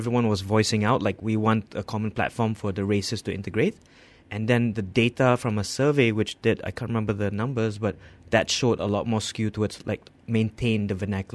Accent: Malaysia; but celebrating more importantly that we're Malaysian.

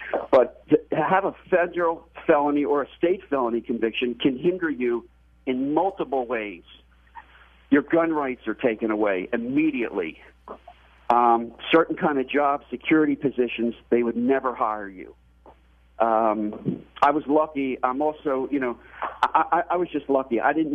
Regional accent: Philadelphia, Pennsylvania, United States; I guess the short version. I grew up in Philadelphia. I was in the music business, was involved in making a lot of hit records.

